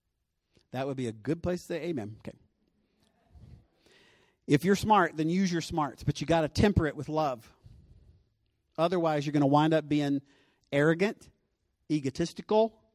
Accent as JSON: {"language": "English", "region": "the South", "country": "United States", "said": "I'm from the South, and we pronounced it differently, okay?"}